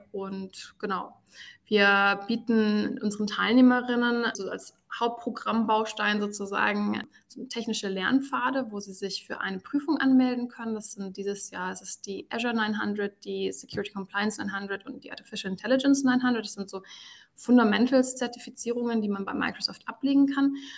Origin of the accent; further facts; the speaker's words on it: Munich, Bavaria, Germany; ich komme aus München.